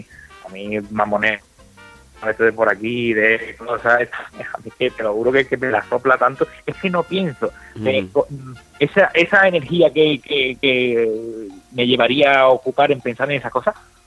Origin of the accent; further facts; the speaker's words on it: Spain; Yo soy español de a pie, que tengo que trabajar, que soy autónomo